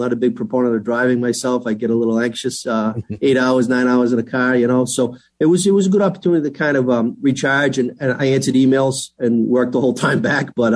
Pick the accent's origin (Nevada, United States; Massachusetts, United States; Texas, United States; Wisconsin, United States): Massachusetts, United States; Brockton; I know many of them from my years of growing up in Brockton.